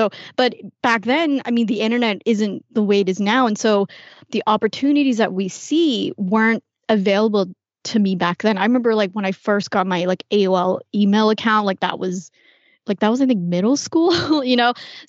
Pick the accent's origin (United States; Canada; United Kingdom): Canada; also born or lived in Hong Kong; I was actually born in Hong Kong, lived there until I think I was 4 or 5, and my parents decided to immigrate to Canada.